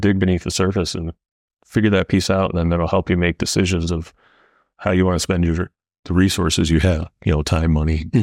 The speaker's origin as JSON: {"language": "English", "region": "Midwest", "country": "United States", "tie": "born or raised there", "said": "we grew up in the Midwest picking berries, right?"}